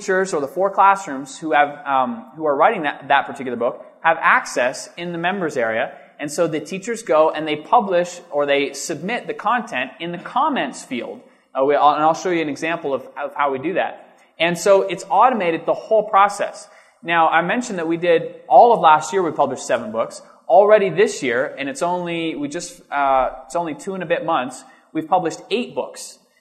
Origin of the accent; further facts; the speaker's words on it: Canada; I'm Canadian, but I am proud to be Canadian.